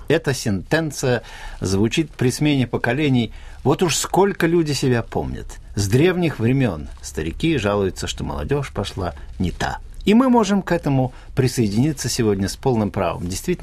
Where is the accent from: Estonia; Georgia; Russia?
Estonia; я вырос в Эстонии, тоже русскоговорящий